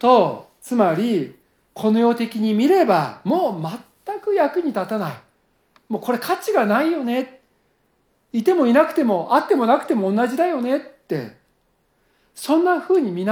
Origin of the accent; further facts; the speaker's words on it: Tokyo, Japan; 私は東京生まれで、多摩川が近かったんで、東京でも田舎ですから